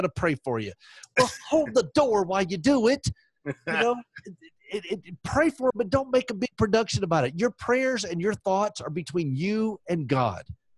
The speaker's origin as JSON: {"language": "English", "region": "the South", "country": "United States", "said": "I'm from the South"}